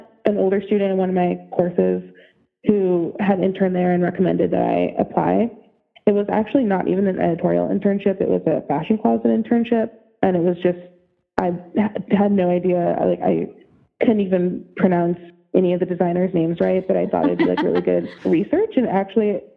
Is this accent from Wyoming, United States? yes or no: no; Illinois, United States; Like, I grew up in the Chicago suburbs, so it was just like, you know, me and my mom were really close.